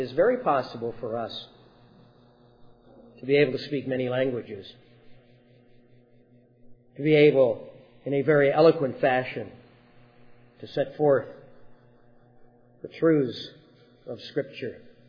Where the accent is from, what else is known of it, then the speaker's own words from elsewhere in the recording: United States; born there; It happens that in God's providence, we have been born in the United States of America, where that sort of thing is not placed as a priority before us